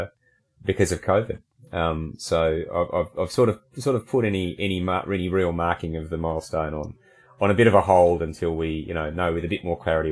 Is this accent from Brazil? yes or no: no; Australia; I'm 49. I turned 50 in just a little over a week. I'm Australian by origins and by where I live.